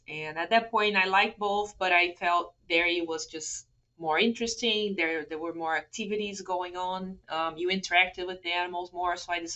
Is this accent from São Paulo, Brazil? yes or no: yes; São Paulo, Brazil; English is a second language; We lived in a small town in the countryside of Sao Paulo State. So when I say I'm from Sao Paulo, sometimes people imagine like the huge metropolitan area, and that's not at all what I grew up with.